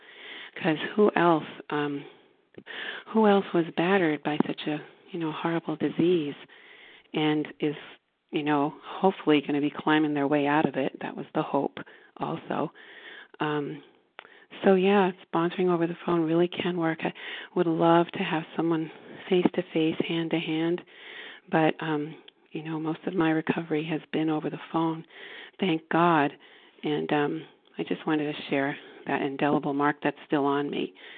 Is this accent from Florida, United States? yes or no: yes; Florida, United States; from Florida, recovering compulsive overeater.